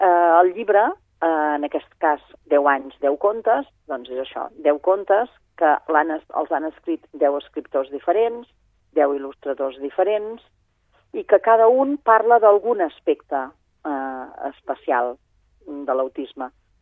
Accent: Sabadell, Catalonia, Spain; moved away as an adult; Jo sóc de Sabadell, tot i que em vaig marxar als 21 anys i ja no he tornat, i tinc família a Sabadell

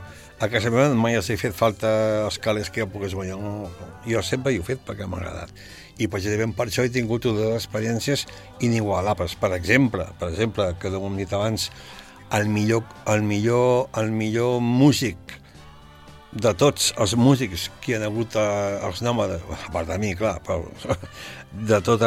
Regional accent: Sabadell, Catalonia, Spain; Jo sóc molt de Sabadell, sóc... Mira si sóc de Sabadell

